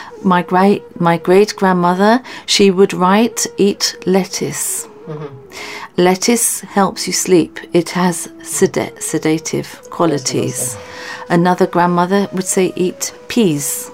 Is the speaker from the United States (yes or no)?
no; England, United Kingdom; born there; was from Bhusawal, mm-hmm. a railway colony, both Anglo-Indians. Mm-hmm. So, but I was born in England